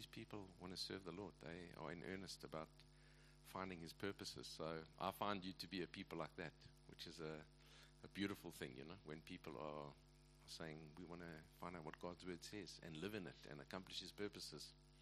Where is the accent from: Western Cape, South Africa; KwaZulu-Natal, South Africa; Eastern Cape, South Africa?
KwaZulu-Natal, South Africa; I never pursued it growing up in Natal. So I think actually my Zulu is marginally better than my Afrikaans. So that's another whole story. That's because I grew up in a township for many years.